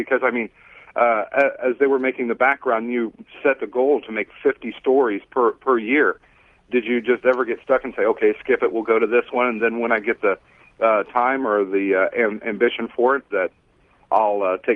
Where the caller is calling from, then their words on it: Kettering, Ohio, United States; I'm calling from Kettering, Ohio